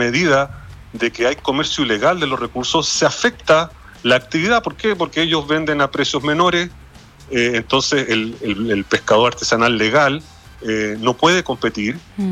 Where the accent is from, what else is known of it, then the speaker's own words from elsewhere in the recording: Valparaíso, Chile; yo creo que es innegable para todos los que somos porteños lo referencial que es Caleta Portales